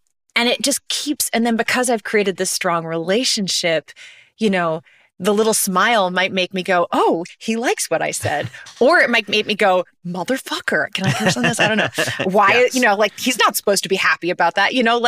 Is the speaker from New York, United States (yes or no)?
yes; New York, United States; But, you know, I grew up in New York, so I was less inclined to sort of stay there another 4 years.